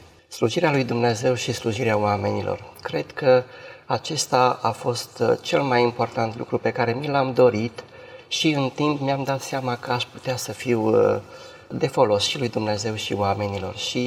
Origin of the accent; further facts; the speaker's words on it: Mărițeia, Suceava County, Romania; born there; M-am născut la Măriței, într-o familie de credincioși adventiști.